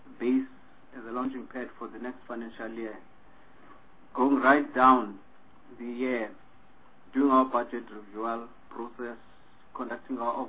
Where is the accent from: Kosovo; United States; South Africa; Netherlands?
South Africa; To what extent are we happy as South Africa, as the South African government, as the state, as South Africans, that we really are on board